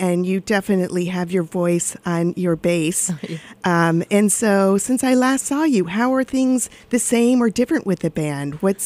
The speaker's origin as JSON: {"language": "English", "region": "California", "country": "United States", "tie": "born or raised there", "said": "I grew up in California, and the area that you all are covering in the next 5 days would have taken you from like San Francisco to LA."}